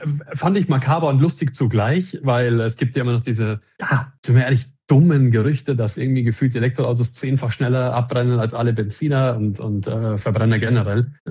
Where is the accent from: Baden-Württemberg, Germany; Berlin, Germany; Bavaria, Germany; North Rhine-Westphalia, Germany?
Bavaria, Germany; Landshut; Also ich bin aus Landshut, aus dem schönen Niederbayern.